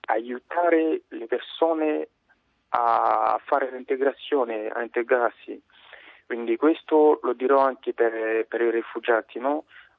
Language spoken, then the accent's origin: Italian; DR Congo; Italian is a second language; del mio caso, della Repubblica Democratica del Congo, e io ho scappato già per la dittatura, perché nel mio paese c'è la dittatura